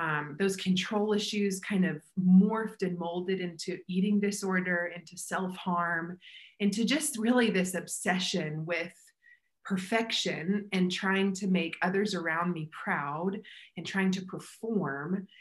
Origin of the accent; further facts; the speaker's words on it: Atlanta, Georgia, United States; I was raised up in the church. I was raised up in Atlanta. I mean, Bible Belt, it's culture, right?